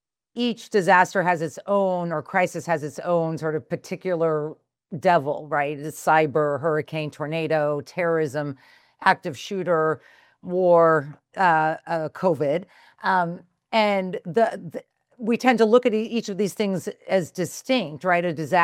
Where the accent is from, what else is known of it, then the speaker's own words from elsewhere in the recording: Los Angeles, California, United States; now in Cambridge, United States; I grew up in Westwood, so whoever's from there, a shout out.